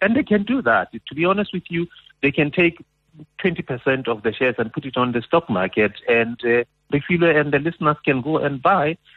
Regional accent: South Africa; I'm a South African

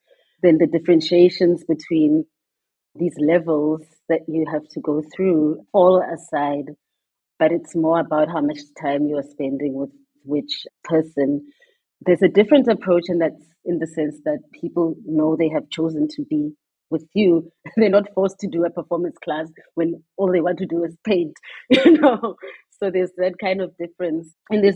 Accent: South Africa; a recognition as a South African artist in South Africa by South Africans was really important.

